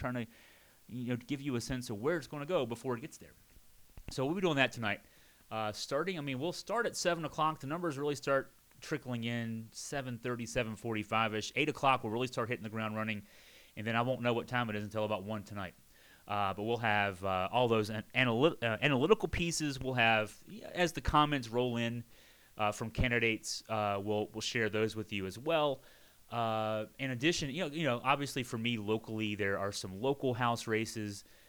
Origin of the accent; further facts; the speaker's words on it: Virginia, United States; I grew up in Augusta County, which surrounds Waynesboro.